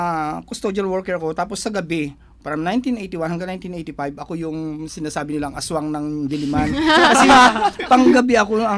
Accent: Mimaropa, Philippines; Mindoro ako, Ilocano ang, mga Ilocano ang

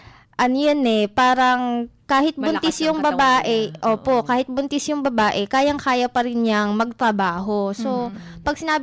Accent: Central Luzon, Philippines; nanggaling ako sa Zambales, yun ang probinsya ko.

